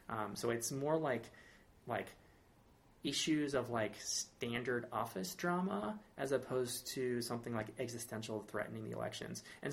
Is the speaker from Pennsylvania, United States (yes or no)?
no; Georgia, United States; now in Hudson, United States; No, I grew up in Georgia.